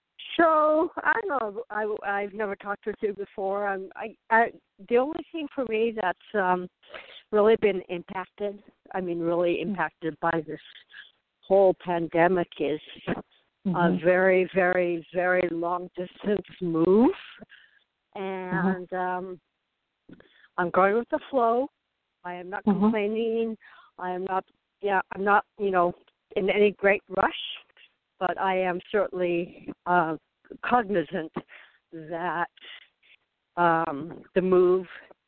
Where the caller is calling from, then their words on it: Arizona, United States; I'm calling in from Southern Arizona.